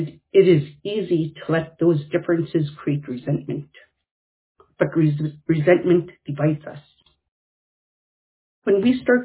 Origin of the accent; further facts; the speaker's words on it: St. Mary's, Alaska, United States; I grew up in St. Mary's and lived there until I was in my 30s. I have subsistence fished on the Yukon River my entire life.